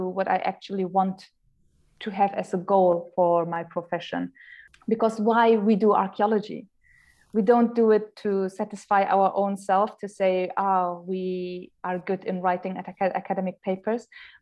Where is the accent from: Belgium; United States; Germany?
Germany; also born or lived in Erbil, Iraq; now in Iraq; I was born in Erbil. I was 6 or 7 when we left to Germany. So my whole education is actually based in Germany.